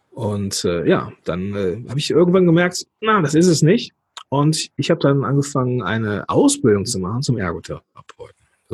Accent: North Rhine-Westphalia, Germany; born there; bin hier geboren im Dreistromland zwischen dem Rheinland, dem Ruhrgebiet und dem Niederrhein und ich glaube, ich habe die besten Anteile aus den jeweiligen Bereichen mitgenommen, wohne jetzt hier zwischen Düsseldorf und Leverkusen in Langenfeld und ja, bin der Liebe wegen irgendwann hier hingezogen.

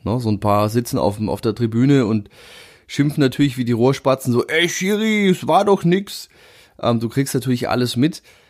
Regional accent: Würzburg, Bavaria, Germany; Es ist so gesehen der Verein aus meiner Heimatstadt.

